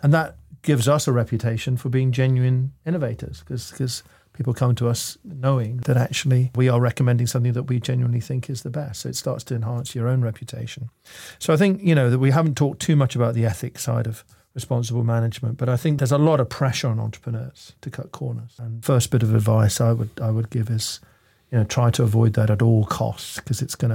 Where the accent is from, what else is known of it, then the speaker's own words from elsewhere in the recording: Italy; I grew up in Italy with the mafia on my doorstep. I worked in Africa.